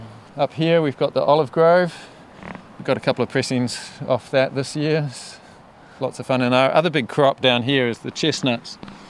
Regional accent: Auckland, New Zealand; I grew up in Auckland, although we had a weekend farm then as well.

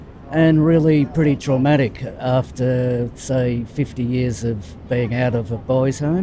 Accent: Cockatoo, Victoria, Australia; I'm from Cockatoo in Victoria.

